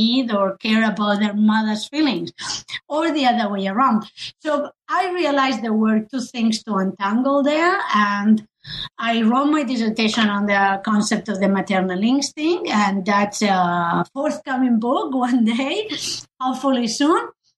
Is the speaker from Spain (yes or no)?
yes; Spain; I come from Spain.